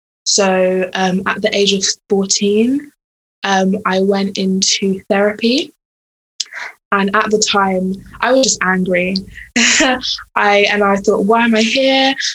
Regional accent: South East England, United Kingdom; where I grew up in East Sussex, there weren't many black families

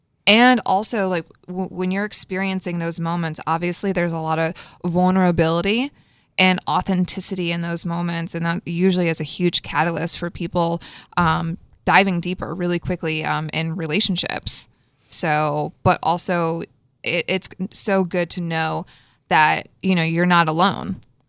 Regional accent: Connecticut, United States; So I'm from Northwestern Connecticut, grew up in the boonies and absolutely love being outside in nature.

